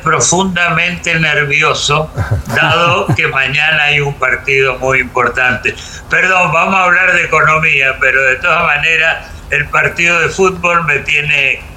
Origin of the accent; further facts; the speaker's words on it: Mendoza, Argentina; Claro, yo soy mendocino